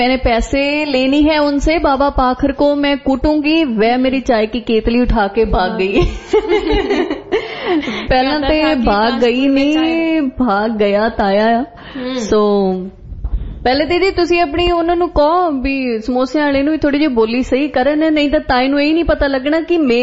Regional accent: Punjab, India; ਮੈਂ ਖੁਦ ਮਾਲਵੇ ਤੋਂ ਆ।

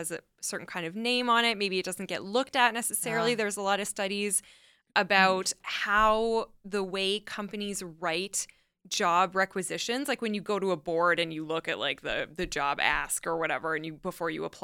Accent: Canada; when I'm from Canada, so I moved to Toronto 10 years ago

